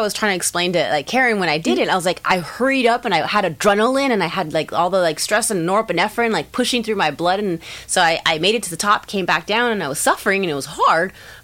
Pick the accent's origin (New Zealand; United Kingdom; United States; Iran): United States; California; I have a very high cold tolerance for being a Southern California girl.